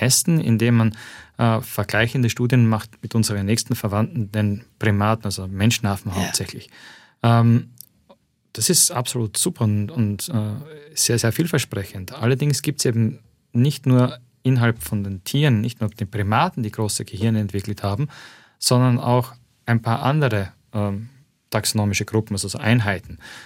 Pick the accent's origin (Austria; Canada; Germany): Austria; Das machen auch unsere Damen bei uns in Österreich die ganze Zeit.